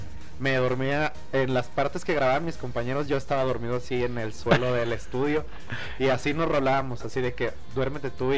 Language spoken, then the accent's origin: Spanish; Guadalajara, Jalisco, Mexico; sí, soy orgullosamente tapatío